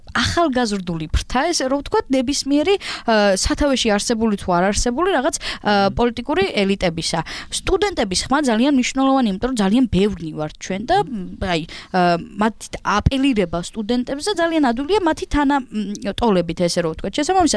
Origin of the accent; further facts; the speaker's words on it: Kutaisi, Imereti, Georgia; გუშინ გავიგე კიდე ქუთაისის უნივერსიტეტში მსგავსი დიდი პრობლემა, მე თვითონ წარმოშობით იქიდანა ვარ